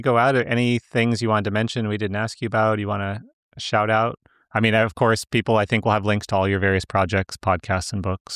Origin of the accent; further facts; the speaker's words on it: Vermont, United States; now in Boston, United States; I'm based in Boston, but I'm from Vermont. Big difference.